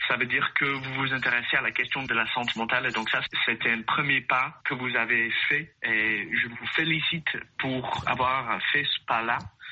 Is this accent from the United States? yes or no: yes; United States; now in Canada; Moi, je suis originaire des États-Unis, donc je sais qu'il y a comme tout un autre système qui est en place aux États-Unis.